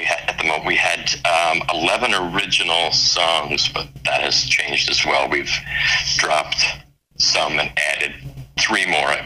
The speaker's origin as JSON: {"language": "English", "town": "St. Peter's", "region": "Nova Scotia", "country": "Canada", "tie": "born or raised there", "said": "where we grew up in St. Peter's, you know, the southern lake to the Brador."}